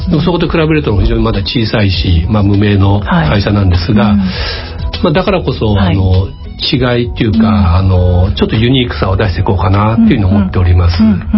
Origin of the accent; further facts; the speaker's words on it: Kawasaki, Kanagawa, Japan; born there; 私は川崎生まれですけど、まあ、その後総合商社に勤務してたんで